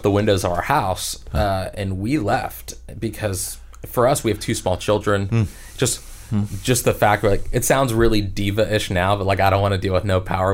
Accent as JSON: {"language": "English", "region": "Florida", "country": "United States", "tie": "born or raised there"}